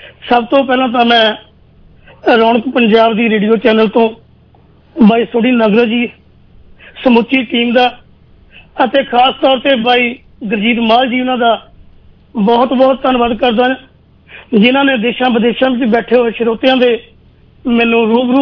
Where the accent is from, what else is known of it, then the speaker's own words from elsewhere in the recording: Rasulpur, Punjab, India; ਮੇਰਾ ਪਿੰਡ ਰਸੂਲਪੁਰ ਹੈ ਜੀ।